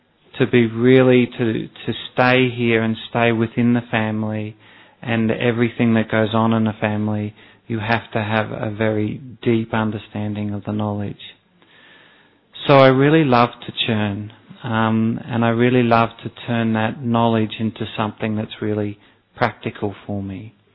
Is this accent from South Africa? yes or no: no; Australia; now in India; And I'm originally from Australia.